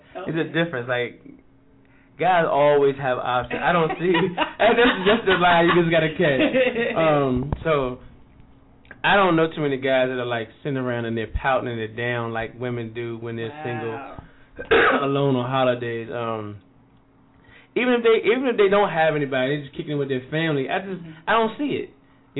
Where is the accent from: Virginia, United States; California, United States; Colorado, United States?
Virginia, United States; Richmond; this will make its way back to my hometown, Richmond.